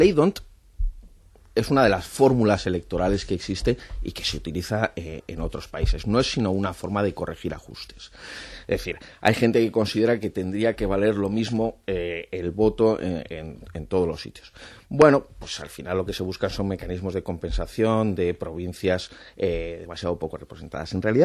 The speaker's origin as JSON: {"language": "Spanish", "town": "Zaragoza", "region": "Aragon", "country": "Spain", "said": "de Zaragoza"}